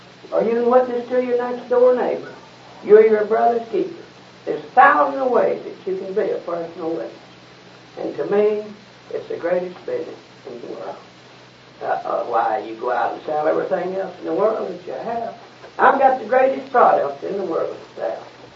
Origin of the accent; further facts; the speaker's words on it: Texas, United States; I have been in seven or eight different businesses in my hometown in Texas